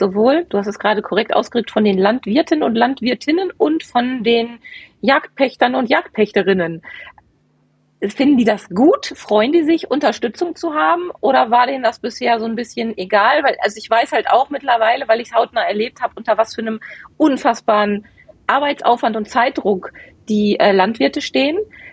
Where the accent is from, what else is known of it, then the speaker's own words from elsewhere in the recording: Bochum, North Rhine-Westphalia, Germany; Meine Heimat. Meine alte Heimat.